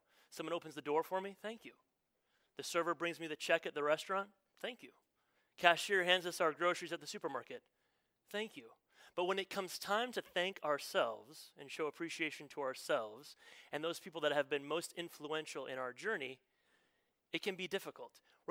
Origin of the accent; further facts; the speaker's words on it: Midwest, United States; When I was a 13-year-old boy, I grew up in the Midwest.